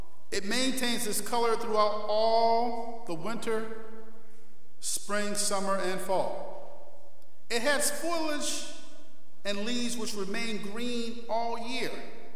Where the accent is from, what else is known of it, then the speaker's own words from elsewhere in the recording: Rochester, New York, United States; When you have effects of lake effect snow, like where I grew up in Rochester, you need evergreens.